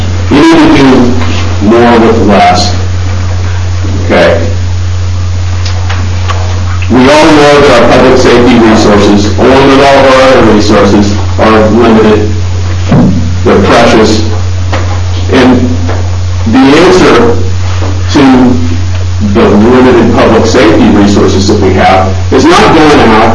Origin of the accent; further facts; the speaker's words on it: Portland, Oregon, United States; I grew up in North Portland.